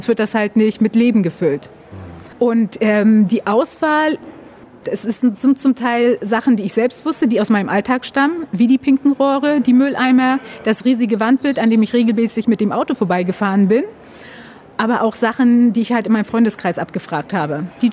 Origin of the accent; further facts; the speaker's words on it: Northern Germany, Germany; now in Berlin, Germany; für mich als Norddeutsche Dänin ist es halt auch naheliegend, dass ich halt das Wasser suche.